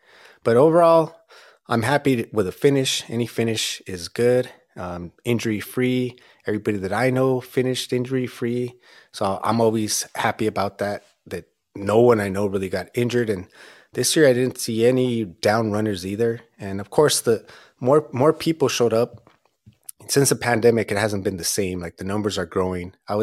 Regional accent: Azusa, California, United States; I'm from Azusa

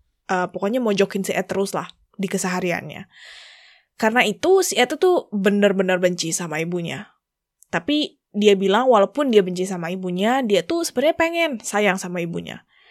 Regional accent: Bandung, West Java, Indonesia; Gue nih asalnya dari Bandung, jadi gue bisa relate nih dengan hal ini

